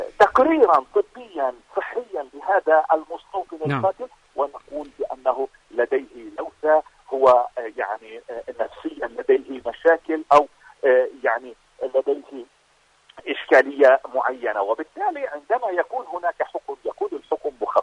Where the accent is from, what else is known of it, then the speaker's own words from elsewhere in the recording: Palestine; أنا أقول بأنه لدينا تقصير كفلسطينيين